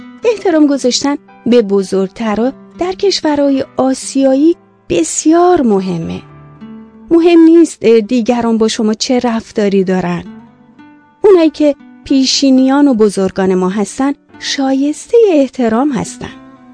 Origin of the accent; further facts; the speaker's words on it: Iran; من در ایران بزرگ شدم.